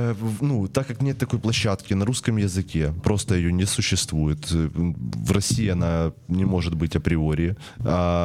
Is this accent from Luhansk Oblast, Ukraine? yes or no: no; Donetsk, Donetsk Oblast, Ukraine; Смотрите, дело в чем, что я сам из Донецка. У нас в Донецке был такой стендап-проект.